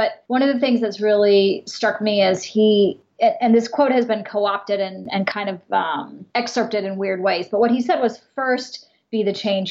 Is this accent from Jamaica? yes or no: no; Germany; now in United States; we immigrated to the United States from Germany, and I'm of Indian origin